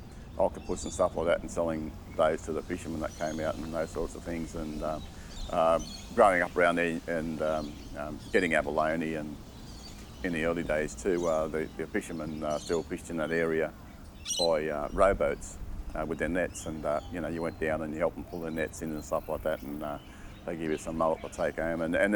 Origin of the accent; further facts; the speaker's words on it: La Perouse, New South Wales, Australia; I'm a Gadigal man. I'm originally from La Perouse and grew up within the Sydney area, my area, the Eora, where I still live today.